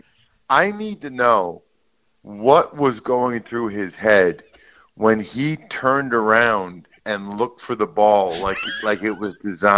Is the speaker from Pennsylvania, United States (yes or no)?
yes; Reading, Pennsylvania, United States; so I'm from Reading, Pennsylvania, an hour west of Philly.